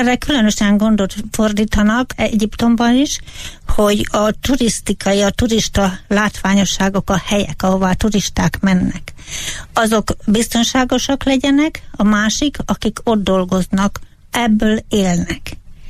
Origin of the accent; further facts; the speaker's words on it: Hungary; mikor elmondjuk, hogy Európából vagyok és magari